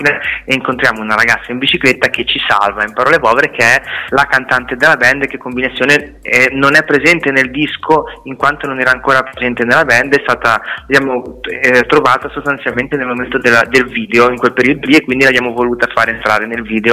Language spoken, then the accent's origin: Italian; Genoa, Liguria, Italy; noi siamo di Genova